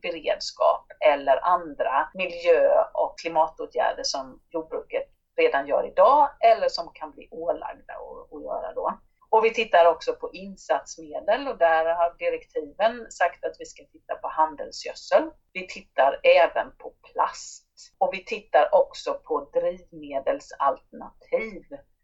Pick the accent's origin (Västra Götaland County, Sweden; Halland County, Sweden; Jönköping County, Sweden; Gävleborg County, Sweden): Jönköping County, Sweden; numera är jag landshövding i Jönköpings län, som ju är mitt hemlän då.